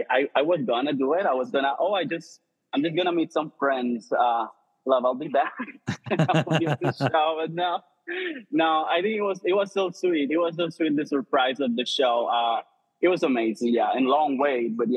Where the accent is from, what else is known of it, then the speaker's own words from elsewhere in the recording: Colombia; now in New York, United States; I'm originally from Colombia. I now live in New York.